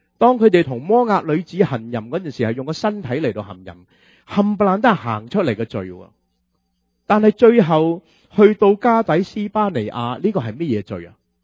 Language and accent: Cantonese; Guangdong, China; 好像我们广东人说牛比蚊比